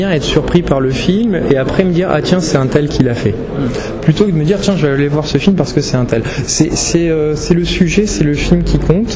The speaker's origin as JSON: {"language": "French", "town": "Martigues", "region": "Provence-Alpes-Côte d'Azur", "country": "France", "tie": "born there", "said": "Je suis né en 75 à Martigues, dans les Bouches-du-Rhône, comme je disais, dans le pays."}